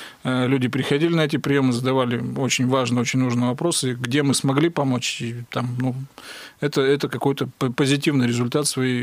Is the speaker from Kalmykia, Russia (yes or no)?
no; Zingino, Kirov Oblast, Russia; Это моя малая родина, хоть у меня написано везде, что я родился в городе Кирове, а так, так получилось в паспорте, да? Родился я в поселке Зингино Ореческого района.